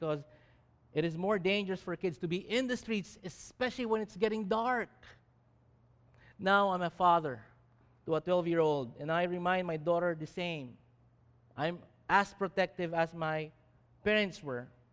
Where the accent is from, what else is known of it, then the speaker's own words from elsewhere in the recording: Manila, Metro Manila, Philippines; Where did you grow up? I mean, well, at least in my place in Manila, in Sampaloc, Manila, there was an ongoing news about men and women trying to get